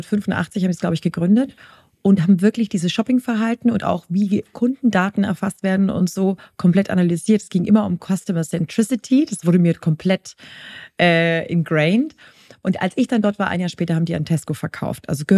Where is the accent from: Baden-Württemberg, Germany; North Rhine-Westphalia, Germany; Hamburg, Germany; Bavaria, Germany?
Bavaria, Germany; bin ja Fränkin